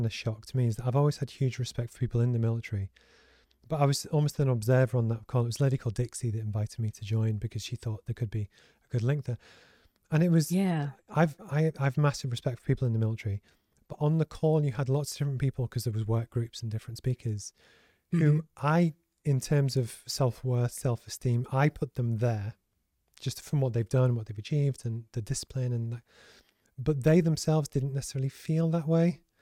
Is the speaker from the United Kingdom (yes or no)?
yes; England, United Kingdom; growing up in England as a white man.